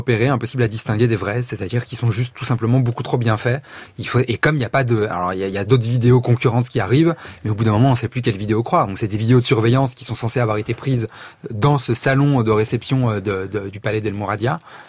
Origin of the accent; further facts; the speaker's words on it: Saint-Étienne, Auvergne-Rhône-Alpes, France; Moi je viens de Saint-Étienne, donc c'est quand même pas non plus très très loin.